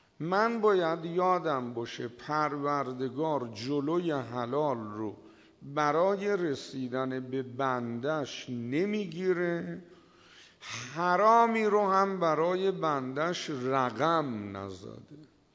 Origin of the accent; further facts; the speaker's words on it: Iran; من زائرم، از ایران اومدم، 1 ماه هست اینجا